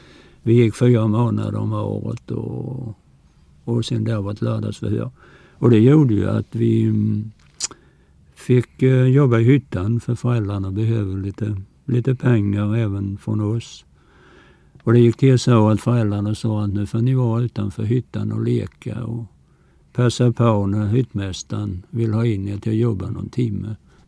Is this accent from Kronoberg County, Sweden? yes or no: yes; Kosta, Kronoberg County, Sweden; Nej, jag är från Kosta. Hem från Kosta, som de alltid säger, de som är ute i förskängaren. Jag föddes där 16